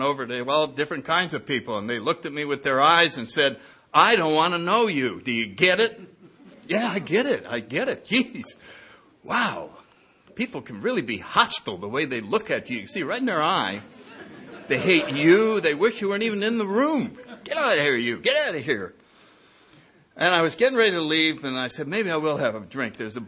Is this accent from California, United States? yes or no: no; New Haven, Connecticut, United States; Went right into Yale University in my hometown.